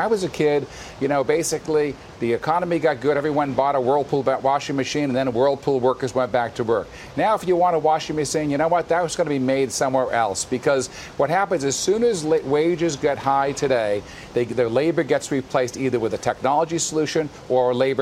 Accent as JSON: {"language": "English", "town": "Worcester", "region": "Massachusetts", "country": "United States", "tie": "born or raised there", "said": "I grew up in Worcester, Massachusetts in the 1960s, Robert. It was a working class community."}